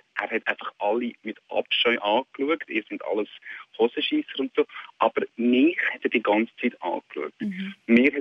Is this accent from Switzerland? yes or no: yes; Willisau, Lucerne, Switzerland; Ich komme ursprünglich aus dem Luzerner Hinterland, Willisau, in dieser Gegend.